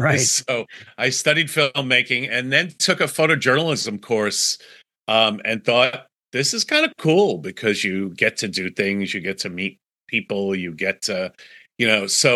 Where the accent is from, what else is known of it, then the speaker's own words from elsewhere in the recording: New York, United States; So, you know, I was really a music snob growing up in New York